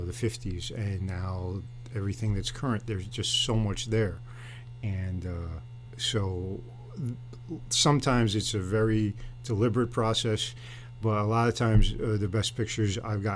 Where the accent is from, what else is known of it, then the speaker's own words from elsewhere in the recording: Maine, United States; because I grew up in Southern Maine, traveled to New Hampshire, Massachusetts.